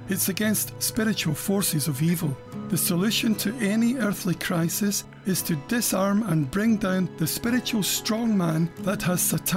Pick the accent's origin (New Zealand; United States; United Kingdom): United Kingdom; Glasgow, Scotland; In Glasgow, my hometown, the strongman uses a tribal culture that manifests in urban gangs